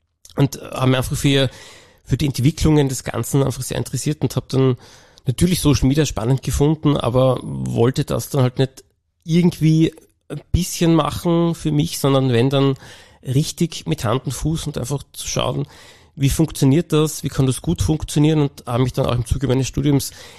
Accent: Klagenfurt, Carinthia, Austria; born there; Ja, ich bin gebürtiger Klagenfurter

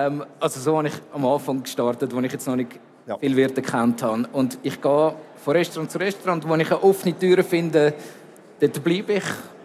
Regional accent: Zurich, Switzerland; accent: Zurich dialect; now in Basel, Switzerland; Ich wohne seit 12 Jahren in Basel und ich habe es mir aber bewahrt.

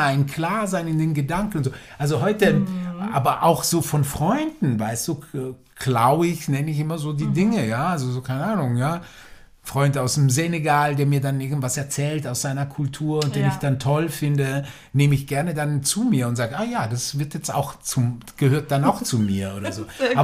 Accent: Switzerland; born or raised there

